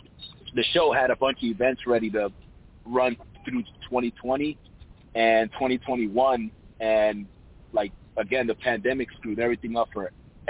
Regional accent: Bronx, New York, United States; I grew up in the Bronx

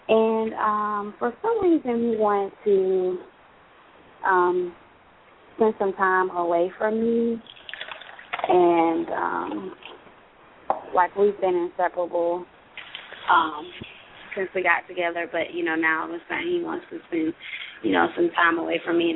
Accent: Florida, United States

